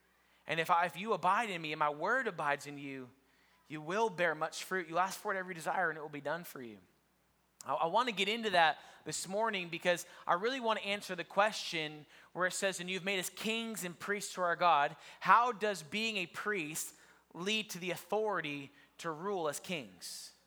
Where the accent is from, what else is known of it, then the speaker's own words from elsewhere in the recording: Ohio, United States; You know, I remember growing up in Ohio, actually, in a portion of my life in Ohio, we had a garage